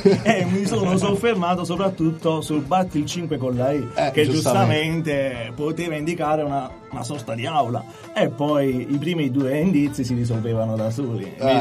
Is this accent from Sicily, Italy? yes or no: no; Caserta, Campania, Italy; io sono di Caserta e mi trovo al Politecnico come tutti quanti per studiare e per diventare ingegnere